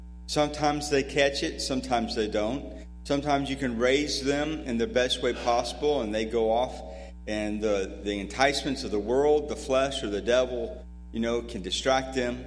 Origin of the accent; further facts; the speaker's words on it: Iowa, United States; also born or lived in Snowville, Georgia; it reminds me of growing up in Iowa and then down in Snowville, Georgia, my folks moved there.